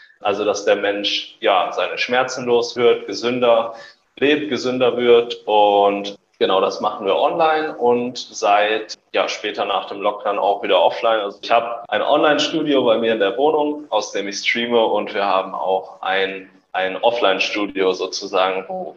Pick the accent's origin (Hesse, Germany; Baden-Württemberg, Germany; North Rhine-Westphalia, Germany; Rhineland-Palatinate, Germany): Hesse, Germany; Wetzlar; moved away; ich komme gebürtig aus Wetzlar, das ist eine kleinere Stadt in Hessen, in der Nähe von Gießen. Die Ecke sind wir nach Velbert gezogen